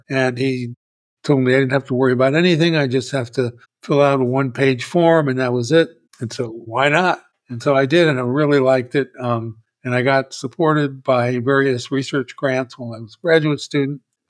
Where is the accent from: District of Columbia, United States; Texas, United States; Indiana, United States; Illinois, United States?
District of Columbia, United States; Washington; I grew up on the East Coast in the Washington, D.C. area, and sort of knew about Berkeley, California.